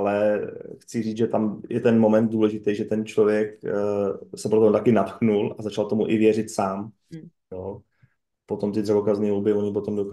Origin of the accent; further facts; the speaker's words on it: České Budějovice, South Bohemian Region, Czechia; já jsem Budějčák, takže my pijeme Budvar